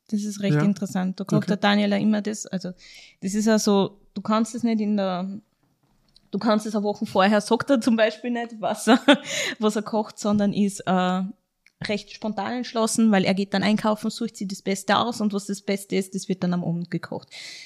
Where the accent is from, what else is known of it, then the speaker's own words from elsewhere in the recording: Austria; weil ich war ja Österreicherin